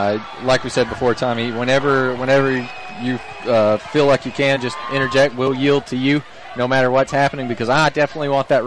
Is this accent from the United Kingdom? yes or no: no; Hayden, Alabama, United States; I am from Hayden, which is also Blunt County.